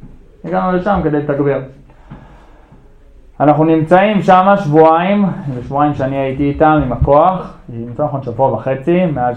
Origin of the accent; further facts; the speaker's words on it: Beit El, West Bank, Israel; also born or lived in United States / Ma'ale Adumim; now in Karmit, Israel; יליד ארצות הברית, עליתי לארץ לפני כ-20 שנה, גדלתי בבית אל, מעלה אדומים, גדלתי פה בישיבה